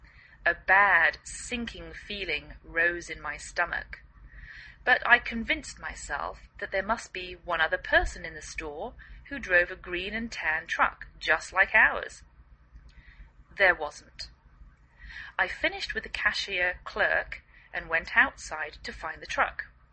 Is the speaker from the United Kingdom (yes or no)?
yes; England, United Kingdom; now in United States; I live in the northwest of the United States. I'm English